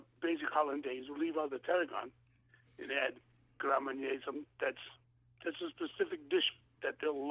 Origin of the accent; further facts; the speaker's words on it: Massachusetts, United States; Came to the first, but I'm from the Cape Cod.